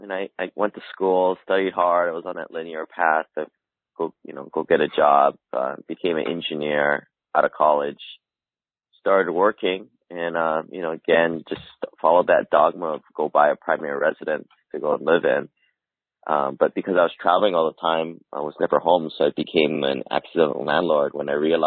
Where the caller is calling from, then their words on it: Honolulu, Hawaii, United States; I'm in Honolulu, Hawaii.